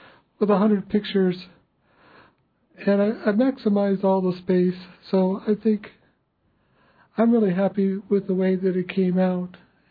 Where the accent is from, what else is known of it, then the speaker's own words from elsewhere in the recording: Ketchikan, Alaska, United States; I first started coming to Juno when I was 14 from Ketchikan, 1970s